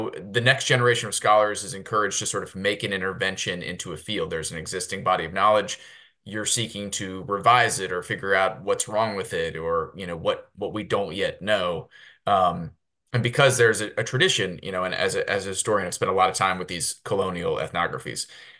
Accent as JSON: {"language": "English", "town": "Lexington", "region": "Kentucky", "country": "United States", "tie": "born or raised there", "said": "I mean, you know, I'm from Lexington, Kentucky, born and raised."}